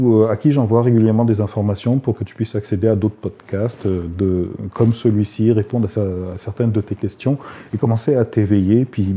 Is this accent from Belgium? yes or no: no; France; also born or lived in Japan; now in Canada; parce que moi je vis au Canada, je viens de France, et puis j'ai fait une grande partie de mes études au Japon.